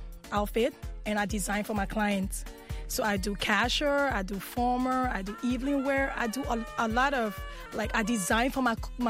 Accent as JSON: {"language": "English", "country": "Liberia", "said": "I'm a designer from Liberia."}